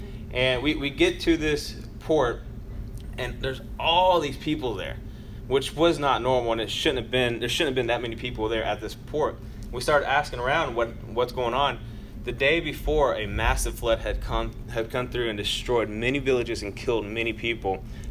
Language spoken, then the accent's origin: English; Ecuador; now in United States; I grew up in Ecuador.